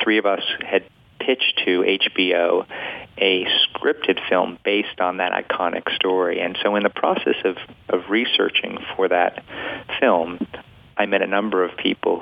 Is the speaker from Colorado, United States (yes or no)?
no; New York, United States; Well, I'm a New Yorker, and it is such a seminal New York crime